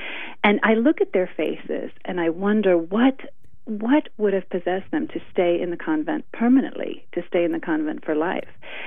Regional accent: Boston, Massachusetts, United States; I remember. I'm from Boston.

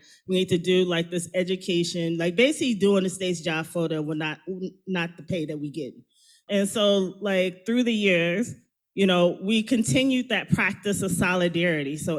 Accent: Flint, Michigan, United States; So I'm from Flint, Michigan, which is the birthplace of a lot of things, the birthplace of struggle.

